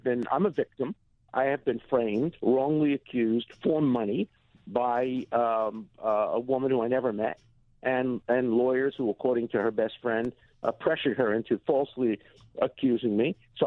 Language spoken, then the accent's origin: English; United States; And as an American citizen, if a president calls on you and asks for your help